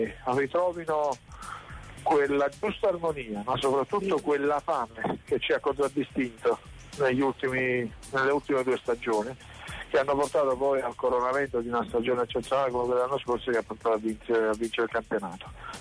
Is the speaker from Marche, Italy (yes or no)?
no; Naples, Campania, Italy; da napoletano